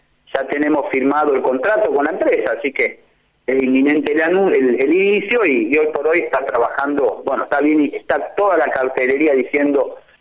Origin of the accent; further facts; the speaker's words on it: Santa Fe, Argentina; yo no puedo no dejar de marcar como santafesino